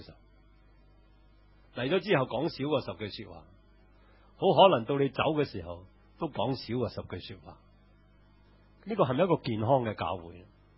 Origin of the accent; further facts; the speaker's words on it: Hong Kong; 我係 Make in Hong Kong 嘅，我哋係土生土長嘅